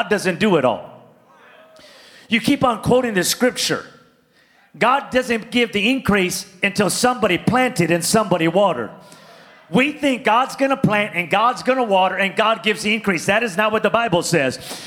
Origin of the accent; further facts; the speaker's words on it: Pico Rivera, California, United States; I'm from Pico Rivera, man. I could do anything like that.